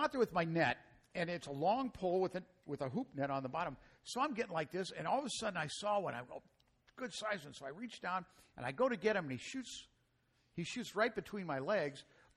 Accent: Chicago, Illinois, United States; I'm from Chicago.

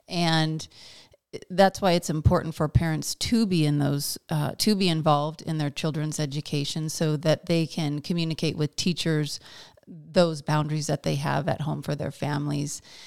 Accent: Yakima, Washington, United States; Well, I was raised in Yakima, as you mentioned, and I was largely raised by my mother and father until I was 10

